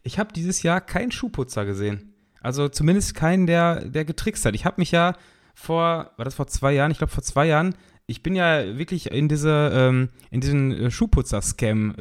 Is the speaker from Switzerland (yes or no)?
no; Turkey; also ich weiß doch als Türke dann noch besser